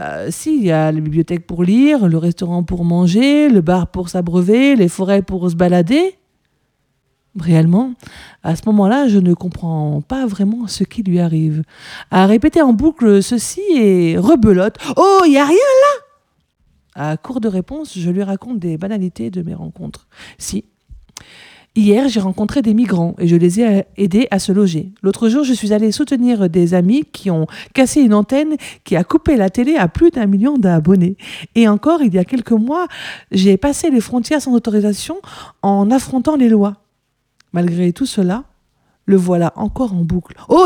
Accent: Toulouse, Occitanie, France; Donc, je viens de Toulouse, pour préciser

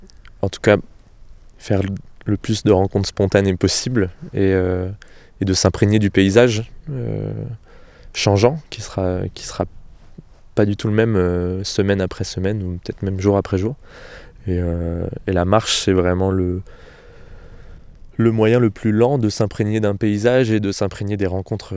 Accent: Centre-Val de Loire, France; venant de la vallée de la Vienne, les enjeux ici sont complètement différents de ceux que je connais chez moi en Touraine.

